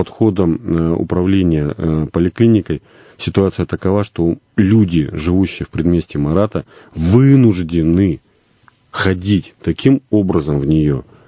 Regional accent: Irkutsk, Irkutsk Oblast, Russia; Во-первых, повторюсь, я же коренной иркутянин.

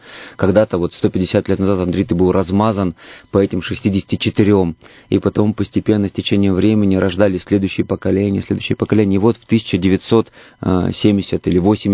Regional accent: Siberia, Russia; born there; now in Moscow, Russia; я родился в Сибири, для меня это важно, я люблю Сибирь. И сейчас, помимо того, что живу в Москве, у меня есть дом на Алтае, я много времени провожу у себя на Алтае.

